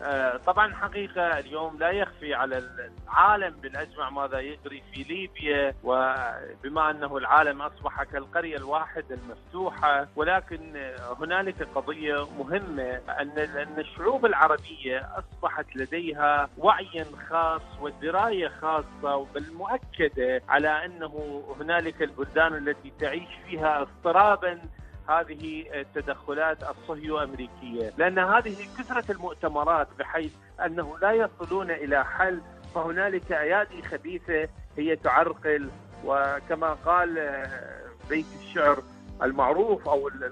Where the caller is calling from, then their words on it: Iraq; من العراق